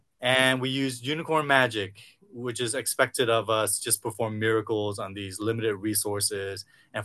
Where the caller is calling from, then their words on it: Seattle, Washington, United States; I am calling in from Seattle, which is on Duwamish and Coast Salish land.